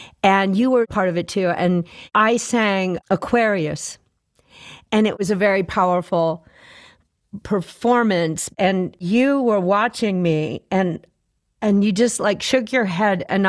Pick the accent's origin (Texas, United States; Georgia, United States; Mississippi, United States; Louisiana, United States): Texas, United States; Fort Worth; And T-Bone and I grew up together in Fort Worth, and he made the first recording of my voice when we were both like 17.